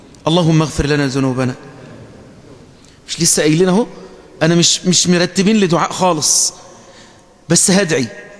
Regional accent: Egypt; بلدنا مصر

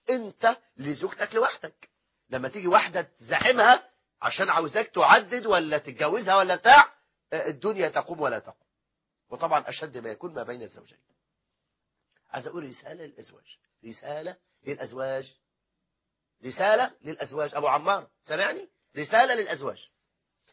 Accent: Egypt; عندنا في مصر مشكلة العنوسة وانت واخد بالك

